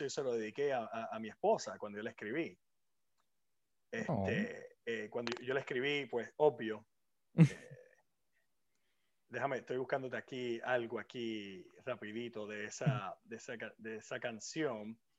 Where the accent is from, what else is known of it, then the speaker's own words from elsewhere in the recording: Puerto Rico; creciendo en Puerto Rico, yo crecí, como tú dices, yo crecí con … yo crecí con … con todas esas bandas legendarias de los 80 y de los 90.